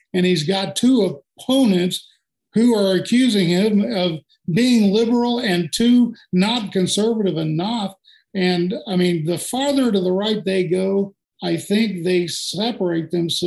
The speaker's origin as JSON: {"language": "English", "town": "Houston", "region": "Texas", "country": "United States", "tie": "born there", "said": "I was born in Houston."}